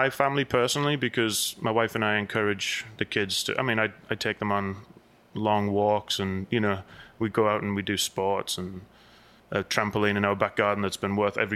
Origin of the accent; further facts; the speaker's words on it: England, United Kingdom; now in United States; Well, I was either living in the US or very, very... close to living in the US because that's when I moved here from England.